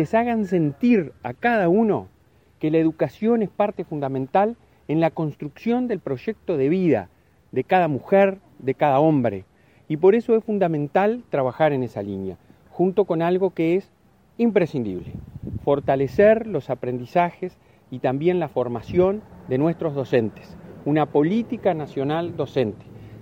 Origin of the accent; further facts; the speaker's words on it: Uruguay; saber que tenemos que sentirnos orgullosos como uruguayos